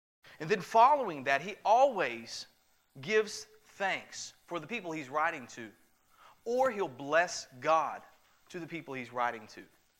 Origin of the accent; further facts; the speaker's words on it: Louisa, Kentucky, United States; now in Louisville, United States; I came from Eastern Kentucky. Came from a small town called Louisa, Kentucky. I was born and raised there and spent many of my years in that area.